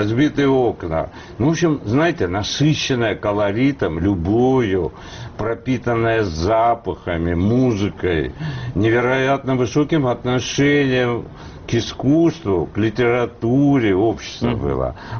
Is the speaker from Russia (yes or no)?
no; Armenia; Russian is a second language; Хотя меня обвиняют, пишут, что я плохой армянин, что я ничего для Армении не сделал.